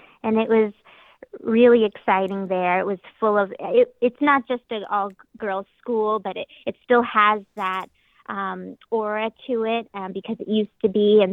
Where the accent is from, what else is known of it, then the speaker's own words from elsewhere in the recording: Scranton, Pennsylvania, United States; I grew up here in Scranton, and I was around a lot of older people, and I think that's how I became an old soul.